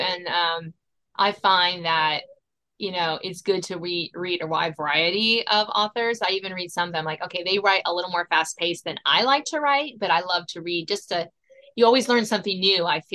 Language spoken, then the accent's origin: English; Virginia, United States; So, but I grew up south of in Southern Virginia, which is totally, totally different from Northern Virginia.